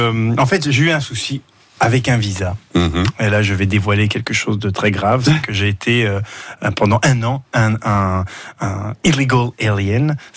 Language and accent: French; Gabon; born or raised there; also born or lived in Poitiers